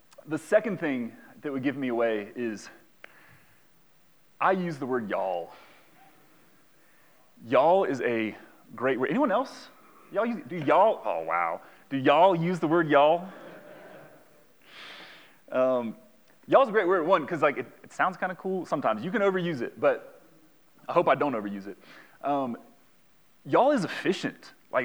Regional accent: Boone, North Carolina, United States; also born or lived in Pennsylvania; I grew up in Boone.

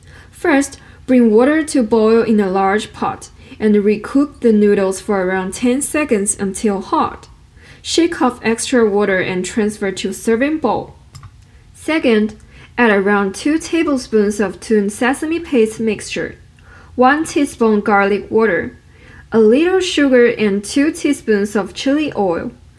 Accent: Wuhan, Hubei, China; English is a second language; In my hometown, Wuhan, hot and dry noodles have become a symbol of the city.

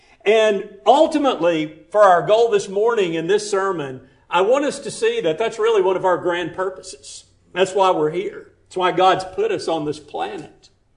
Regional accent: Alabama, United States; there'll be no doubt I'm from Alabama, not Illinois or Wisconsin.

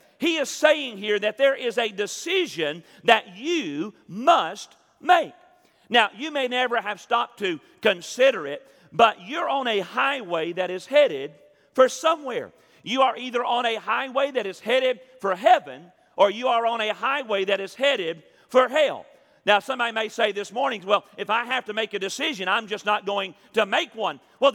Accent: Milan, Tennessee, United States; The entire time I was growing up in Milan, Tennessee, I could get lost in my backyard.

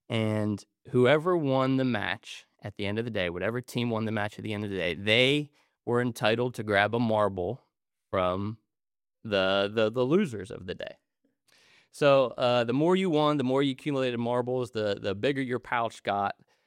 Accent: Pennsylvania, United States; the origins of a proud Western Pennsylvanian. You grow up in this culture of black and gold.

